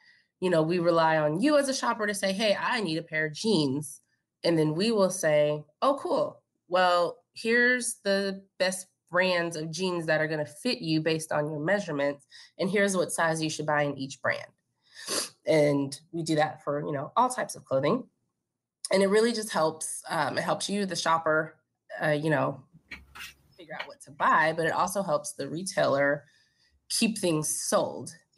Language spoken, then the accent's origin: English; Kansas City, Missouri, United States; So I born and raised in Kansas City. I went to undergrad at Mizzou, went to UMKC for grad school in their entrepreneurial program.